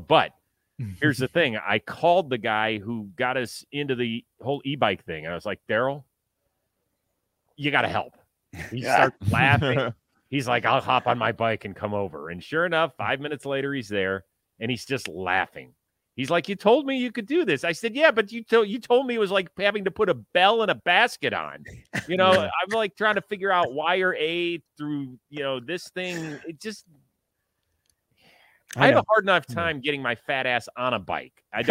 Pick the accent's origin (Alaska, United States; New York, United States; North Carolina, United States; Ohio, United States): Ohio, United States; Cleveland; I grew up in the Midwest, right? I'm a Cleveland, Ohio guy